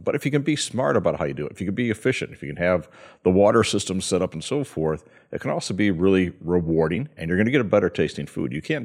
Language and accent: English; Midwest, United States; I grew up in the Midwest, some of the most beautiful farmland you can imagine.